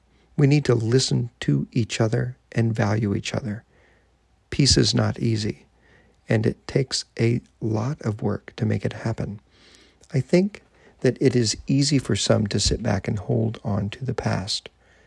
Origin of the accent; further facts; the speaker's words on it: Northern Ireland, United Kingdom; I am 16 years old and I am from Northern Ireland.